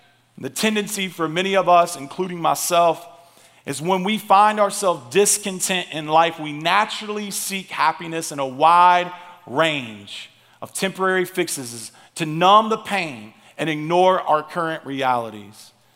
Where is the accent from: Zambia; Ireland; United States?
United States; Tennessee; I'm from Tennessee.